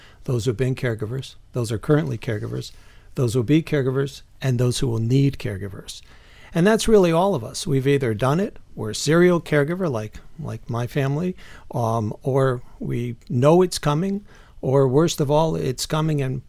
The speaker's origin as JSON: {"language": "English", "town": "Miami Beach", "region": "Florida", "country": "United States", "tie": "born there", "said": "And my family was here. I was born in Miami Beach. My mom, my dad, my grandparents, everybody was living here."}